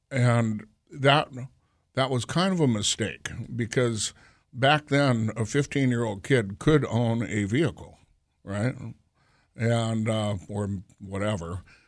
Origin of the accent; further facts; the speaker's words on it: Aberdeen, Washington, United States; I grew up down in Aberdeen, Grays Harbor, yep. and it was a pretty wild time back, and it was during the 70s.